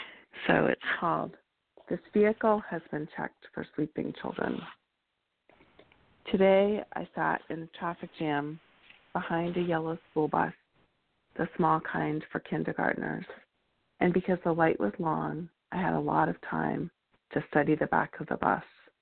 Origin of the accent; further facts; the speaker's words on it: Lexington, Massachusetts, United States; So I grew up outside Boston in Lexington, where the revolution supposedly began.